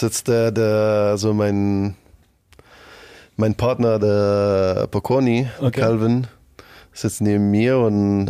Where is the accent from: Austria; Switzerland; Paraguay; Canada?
Canada; Montreal, Quebec; Meine Heimat war auch übelst Atmosphäre. Ja, Montreal.